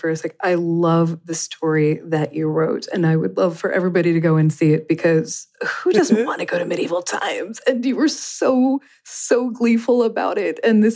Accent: Kentucky, United States; I grew up in Kentucky. I was hardwired to be a horse girl, or I aspired to be a horse girl.

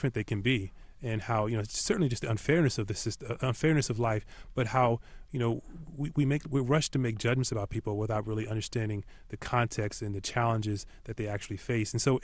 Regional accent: Washington, D.C.–Baltimore area, United States; And so I'm from the Washington, D.C., Baltimore area.

